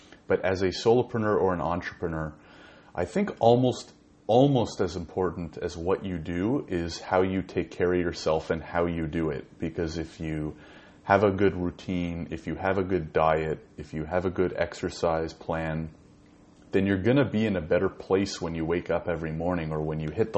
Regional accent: Ottawa, Ontario, Canada; born there; now in Toronto, Canada; I was born in Ottawa, which is the capital of Canada. Moved here about a year and a half ago

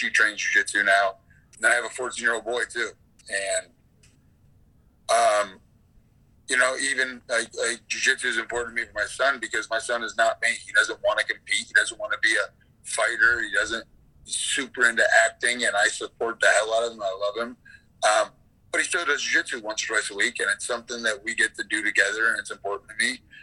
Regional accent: Midwest, United States; I grew up in the Midwest.

